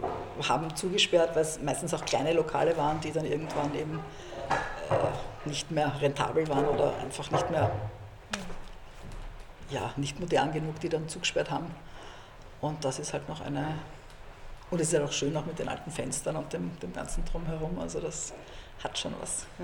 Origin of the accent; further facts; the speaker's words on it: Vienna, Austria; Im 14. in der Hickelgasse.